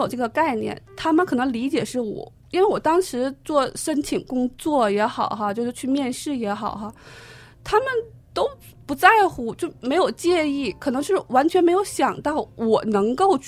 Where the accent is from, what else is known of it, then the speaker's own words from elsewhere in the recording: Liaoning, China; 我记得七年多以前哈，我家是辽宁，我是从沈阳的桃仙机场出来的嘛